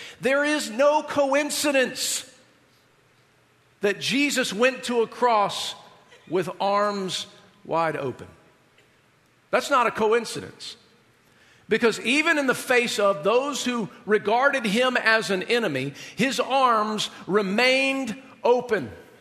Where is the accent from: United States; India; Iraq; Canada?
United States; particularly as an American or as a minister of the gospel or particularly maybe even as a white person.